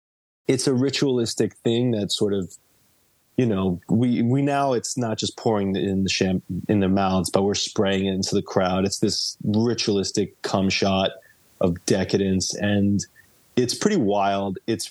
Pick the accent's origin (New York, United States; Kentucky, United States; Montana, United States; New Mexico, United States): New York, United States; We were in an old speakeasy because we're from New York and it just seemed more appropriate.